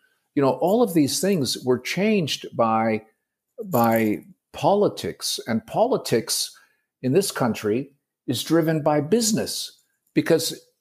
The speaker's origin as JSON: {"language": "English", "country": "Canada", "tie": "born or raised there", "said": "But I grew up in Canada, so hockey, you know, that's what you do."}